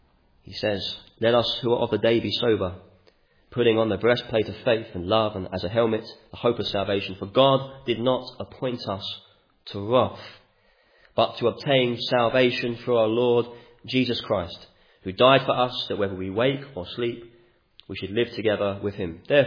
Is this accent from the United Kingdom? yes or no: yes; United Kingdom; We're British, aren't we? We just carry on.